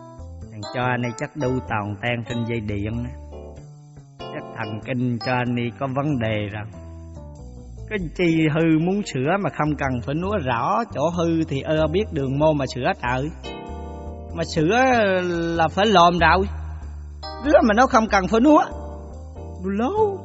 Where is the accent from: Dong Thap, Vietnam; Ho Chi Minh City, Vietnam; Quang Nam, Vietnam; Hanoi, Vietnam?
Quang Nam, Vietnam; Dạ em là người sinh ra và lớn lên ở xứ Quảng. Em nghĩ cái này khó cần giới thiệu, nghe giọng là bà con biết em ở chỗ mô rồi hỉ.